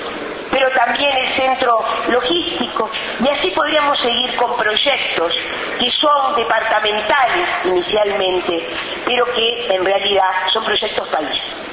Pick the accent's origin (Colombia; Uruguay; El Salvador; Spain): Uruguay; lo que somos los uruguayos